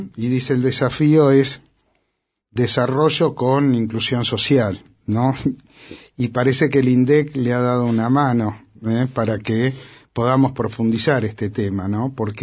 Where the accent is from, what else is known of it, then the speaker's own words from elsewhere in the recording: San Andrés de Giles, Buenos Aires Province, Argentina; Yo soy de San Andrés de Giles